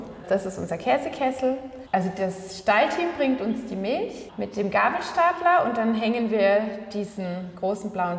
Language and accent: German; Rhineland-Palatinate, Germany; Ich komme aus der Rheinebene, bei Speyer.